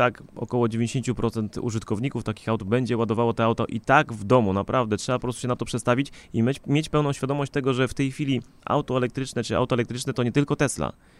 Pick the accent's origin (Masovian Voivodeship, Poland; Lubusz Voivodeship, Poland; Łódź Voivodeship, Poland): Łódź Voivodeship, Poland; Kutno; Ja akurat pochodzę powiedzmy z miasta Kutna, które ma około 60 tysięcy mieszkańców łącznie z gminą